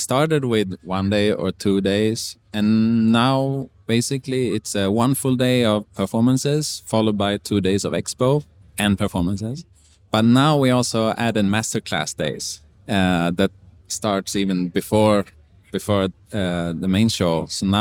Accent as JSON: {"language": "English", "country": "Sweden", "also_born_or_lived": "Beijing, China / California, United States", "said": "I come from Sweden. I lived in Beijing. I lived in California."}